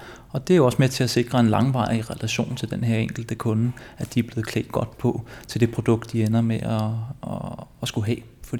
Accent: Copenhagen, Capital Region of Denmark, Denmark; jeg vil gerne betegne mig selv som en Valby-dreng.

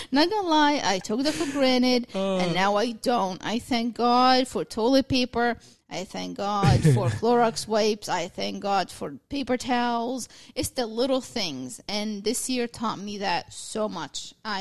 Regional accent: Egypt; now in United States; because I came from Egypt

